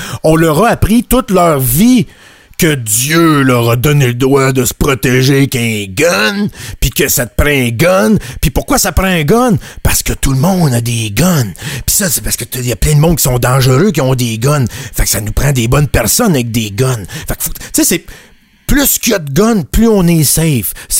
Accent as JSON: {"language": "French", "region": "Quebec", "country": "Canada", "tie": "born or raised there", "said": "Juste quand on a grandi là au Québec, les émissions qui venaient de la France ou produites par le Québec, tu sais, ça s'adressait à l'imaginaire, au développement de l'enfant"}